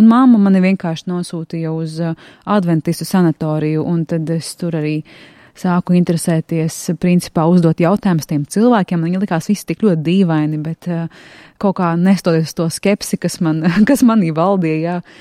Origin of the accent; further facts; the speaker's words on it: Ludza, Latgale, Latvia; uz to manu dzimto pilsētu, kas ir Ludza